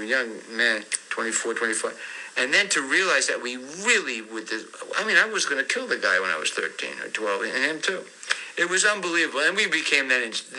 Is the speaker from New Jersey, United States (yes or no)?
yes; New Jersey, United States; also born or lived in Brooklyn; I was born in Brooklyn, moved to Jersey. And then I went to school in Jersey, in Englewood.